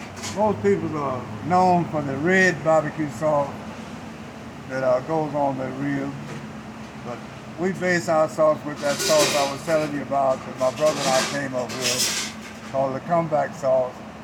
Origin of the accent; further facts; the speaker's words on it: Madison, Georgia, United States; born there; now in Ellenwood, United States; I was born in Morgan County, Madison, Georgia, but I live out in Ellenwood, Georgia.